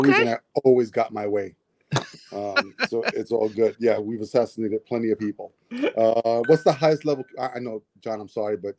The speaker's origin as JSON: {"language": "English", "region": "New York", "country": "United States", "tie": "born or raised there", "said": "I remember going, because I grew up in Hell's Kitchen, and there was a Manhattan Plaza, which was like on 40-something street, 43rd street"}